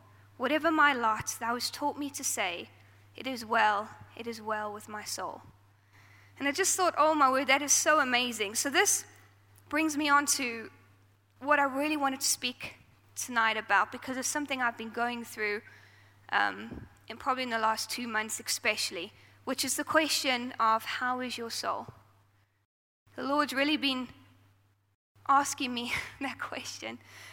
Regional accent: South Africa; I grew up in South Africa, and I grew up in a very Pentecostal, charismatic home where God was the center of everything we did.

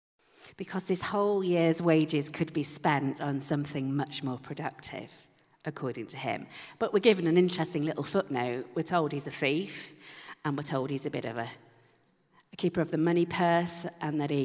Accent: United Kingdom; perhaps we don't understand because we're very British.

